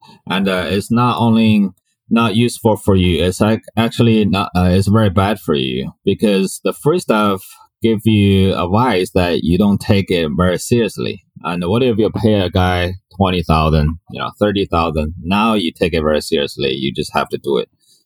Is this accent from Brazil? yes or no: no; China; English is a second language; moved away as an adult; now in Hawaii, United States; I came from China about 12 years ago. When I came here, I became homeless